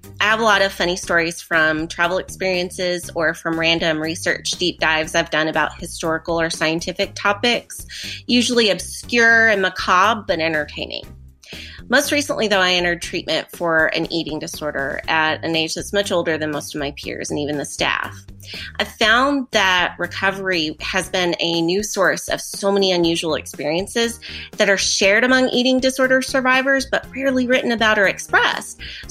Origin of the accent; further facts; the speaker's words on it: Chicago, Illinois, United States; Hi, Chris. … I'm from Chicago.